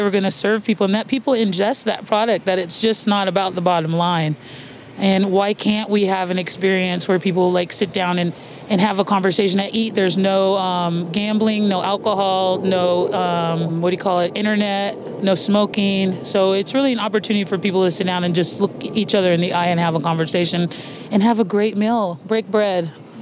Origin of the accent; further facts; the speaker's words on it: Colorado, United States; now in Las Vegas, United States; I grew up in Colorado.